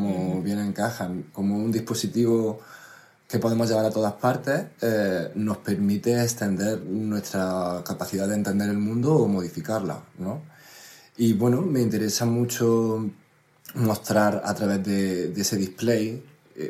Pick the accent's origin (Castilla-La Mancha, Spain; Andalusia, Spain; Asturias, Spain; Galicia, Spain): Andalusia, Spain; Lupión; En mi pueblo natal, en Jaén, un pueblo pequeñito que se llama Lupión, hay una pirotecnia. Entonces, nos hemos criado siempre con esa cultura de la luz